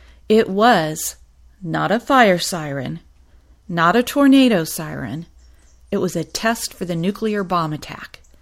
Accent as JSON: {"language": "English", "town": "Shawnee", "region": "Kansas", "country": "United States", "tie": "born or raised there", "said": "I was born and raised in Shawnee, Kansas"}